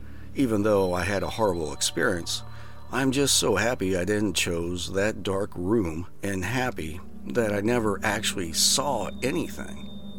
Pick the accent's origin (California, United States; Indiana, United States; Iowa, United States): Iowa, United States; I grew up in Iowa, and I was working at a data center